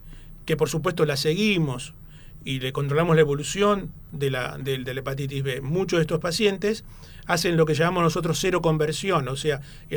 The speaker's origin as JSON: {"language": "Spanish", "region": "Buenos Aires", "country": "Argentina", "moved": "as an adult", "lives_now": "Neuquén, Argentina", "said": "Yo soy de Buenos Aires, me recibí en la UBA, pero yo estoy en Neuquén desde el año 76. Llevo más años vivido en Neuquén que en Buenos Aires."}